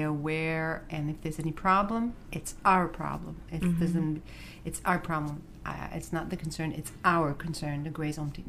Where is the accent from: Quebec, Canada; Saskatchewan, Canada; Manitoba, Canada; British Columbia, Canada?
Quebec, Canada; Montreal; now in Eastern Townships, Canada; Well, I'm originally from Montreal, but I've been living here in the Eastern Township. 21 years.